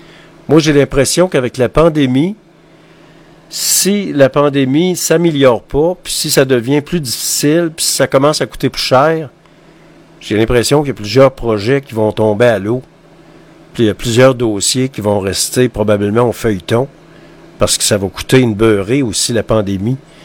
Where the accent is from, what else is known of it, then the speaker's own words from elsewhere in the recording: Quebec, Canada; on est des Nordiques, on est des Québécois, puis on est fiers d'être Québécois.